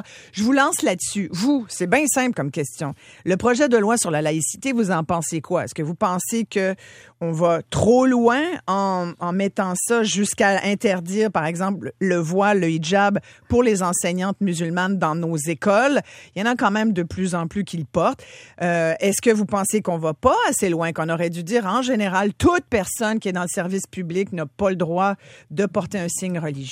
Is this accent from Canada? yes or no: yes; Quebec, Canada; Avant, on était des Canadiens français, aujourd'hui, on est des Québécois